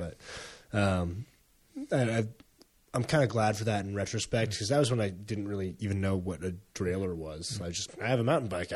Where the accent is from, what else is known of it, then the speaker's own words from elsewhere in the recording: New Hampshire, United States; See, when I grew up in New Hampshire on the East Coast, and I lived on top of a 600 vertical foot hill